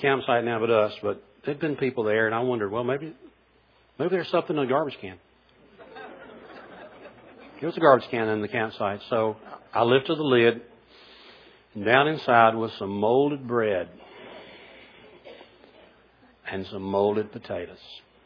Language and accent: English; Florala, Alabama, United States; I grew up in Florella, the Florida-Alabama border